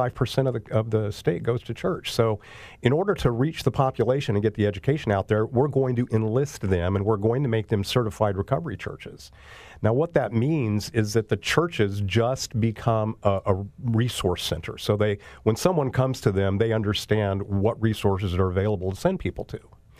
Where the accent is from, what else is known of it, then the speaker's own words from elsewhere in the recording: California, United States; I grew up in Southern California in a college town.